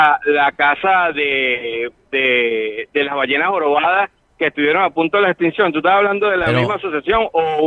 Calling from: Chicago, Illinois, United States; Ahorita ando por llegando a Chicago.

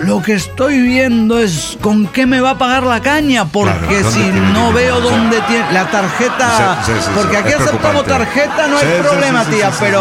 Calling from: San Luis Potosí, Mexico; de San Luis Potosí.

